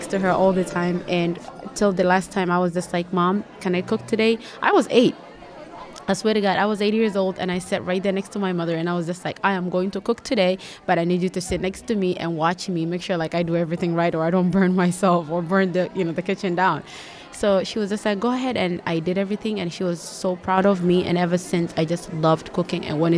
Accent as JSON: {"language": "English", "country": "Ethiopia", "moved": "as an adult", "said": "I came from Ethiopia as a refugee to this country about 18 years ago."}